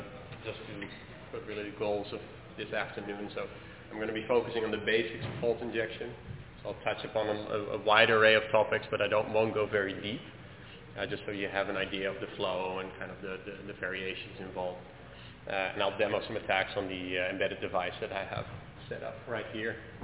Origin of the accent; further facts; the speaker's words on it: Netherlands; now in San Francisco, United States; I'm originally from the Netherlands. I actually live in San Francisco now for about for almost 4 years.